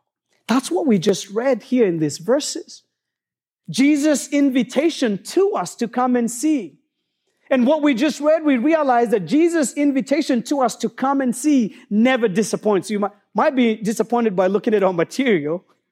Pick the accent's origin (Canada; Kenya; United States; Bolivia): Kenya; I had an opportunity to go back to my home country, Kenya